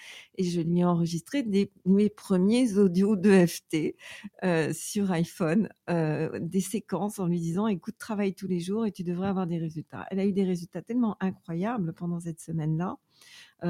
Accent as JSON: {"language": "French", "region": "eastern France", "country": "France", "tie": "born there", "said": "Donc en fait je suis née dans une famille dans l'est de la France, d'un père d'origine russe et d'une mère d'origine polonaise, gitane polonaise."}